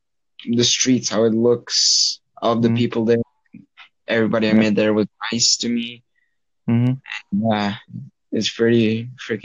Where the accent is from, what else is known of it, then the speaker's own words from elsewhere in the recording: Belgrade, Serbia; English is a second language; I'm from Belgrade, that's the capital city.